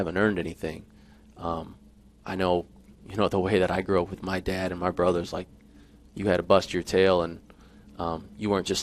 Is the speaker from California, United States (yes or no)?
no; Indiana, United States; I mean, just growing up, again, growing up in Indiana, you know, Two older brothers, like, I come from, you know, the mold where you got to earn it.